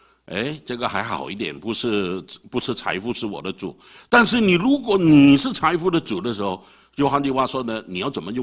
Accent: Singapore; 因为我来自新加坡，所以呢我就很注重的啊注意那个新闻

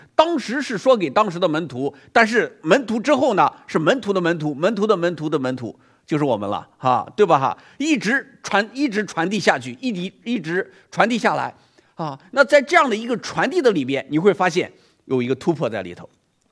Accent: Henan, China; 2011年的时候，我那时候在云南昆明啊，有一次我就回我老家河南去探亲。

